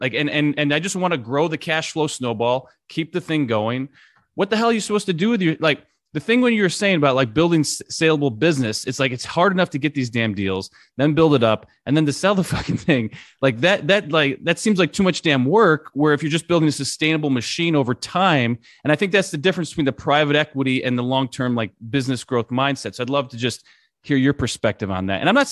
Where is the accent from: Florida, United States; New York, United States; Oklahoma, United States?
New York, United States; It's snowplow, because I'm from New York.